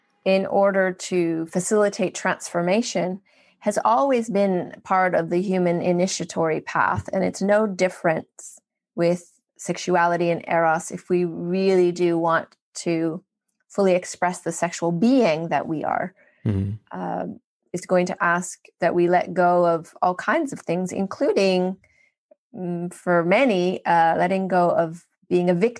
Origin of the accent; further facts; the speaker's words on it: Canada; As a Canadian, you're allowed 90 days.